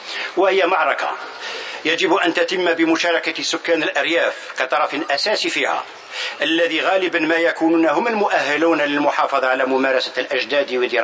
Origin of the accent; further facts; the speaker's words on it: Algeria; توليها بلدي الجزائر لمنظمتكم الموقرة